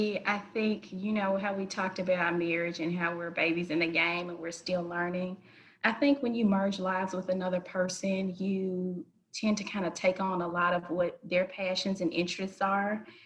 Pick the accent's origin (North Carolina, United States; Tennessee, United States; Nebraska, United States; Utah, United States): Tennessee, United States; Memphis; I am 34 years old, born and raised in Memphis, Tennessee.